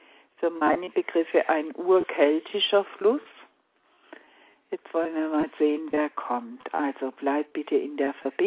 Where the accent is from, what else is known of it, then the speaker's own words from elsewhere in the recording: Baden-Württemberg, Germany; die Süddeutschen von uns wissen das, wir haben das in der Schule gelernt, bei uns im Schwarzwald